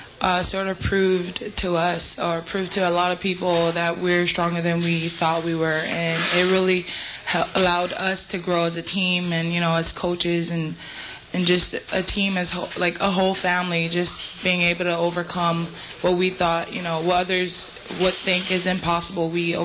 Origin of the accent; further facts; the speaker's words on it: Hawaii, United States; from Hawaii.